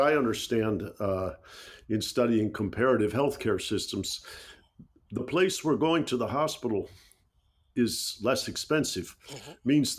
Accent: Detroit, Michigan, United States; I'm from Detroit, Michigan, the auto industry.

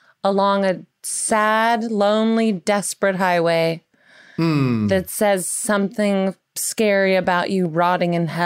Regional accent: the South, United States; And it reminds me of like growing up in the South.

